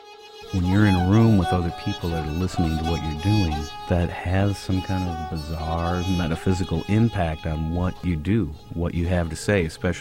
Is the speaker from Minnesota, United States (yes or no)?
yes; St. Paul, Minnesota, United States; Well, I grew up in St. Paul, Minnesota, and started playing in the mid-1970s and being interested in music that I heard.